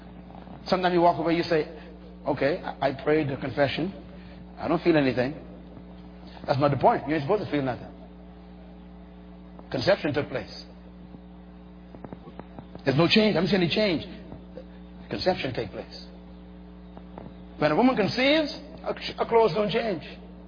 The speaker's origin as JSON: {"language": "English", "country": "Bahamas", "tie": "born there", "said": "when I was born in the Bahamas, the first thing they did was they took my foot, put it in some ink."}